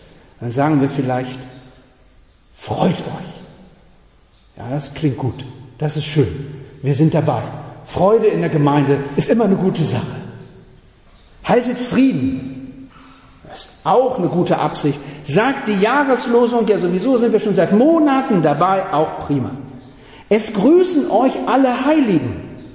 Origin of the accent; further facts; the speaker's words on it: Kiel, Schleswig-Holstein, Germany; also auch was für uns heute, nicht als Korinther, sondern als Kieler.